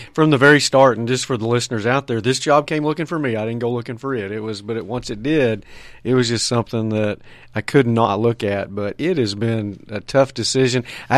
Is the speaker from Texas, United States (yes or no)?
yes; Texas, United States; I'm from Texas originally, born and raised on ranches and in rural areas